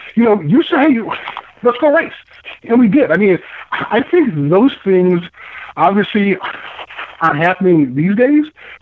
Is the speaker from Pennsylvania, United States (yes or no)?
no; Chicago, Illinois, United States; I grew up in Chicago, so those races you talked about, as a kid, right. we used to do them in no shoes.